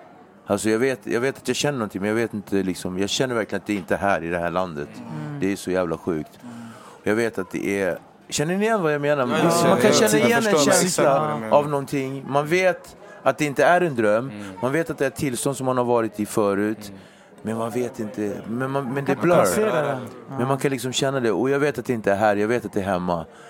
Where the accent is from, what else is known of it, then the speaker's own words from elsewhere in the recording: Nacka, Stockholm County, Sweden; Jag är uppväxt i Nacka, där det bara vita.